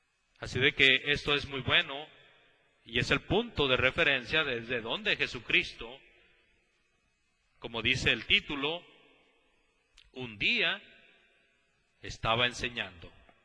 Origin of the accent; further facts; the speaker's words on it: Ciudad Juárez, Chihuahua, Mexico; En Ciudad Juárez, de donde yo vengo y prediqué por la mayoría de los años que tengo como cristiano